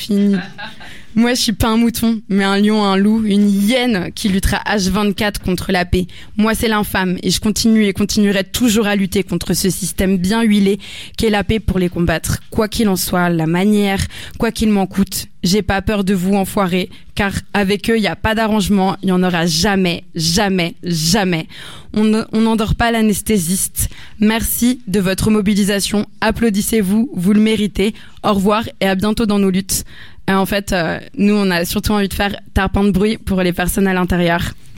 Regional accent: France; ce si beau pays qu'est le mien, la France. Mais parfois j'ai honte de dire que je suis français.

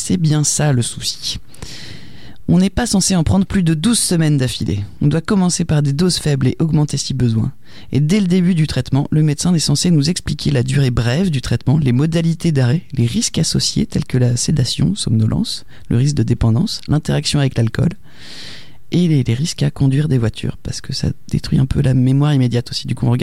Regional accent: La Rochelle, Nouvelle-Aquitaine, France; Moi, j'ai grandi à La Rochelle, un joli port de l'Atlantique en Charente-Maritime.

